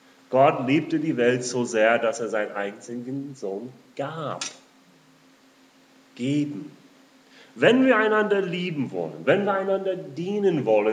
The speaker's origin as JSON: {"language": "German", "country": "United States", "said": "Ich als Amerikaner denke als erstes, Unabhängigkeit."}